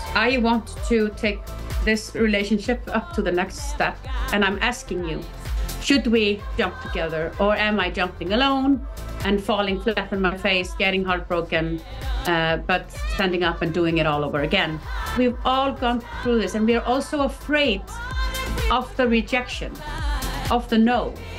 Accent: Iceland; English is a second language; it's French, and then English, and we're from Iceland, oh my God!

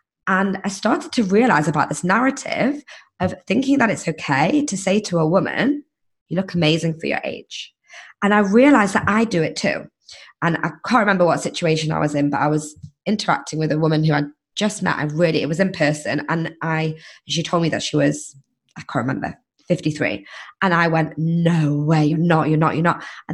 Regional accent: United Kingdom; moved away; I've been here now 8 years and now I'm just used to it. And I hope that I've become part of that culture that can, I'm still British

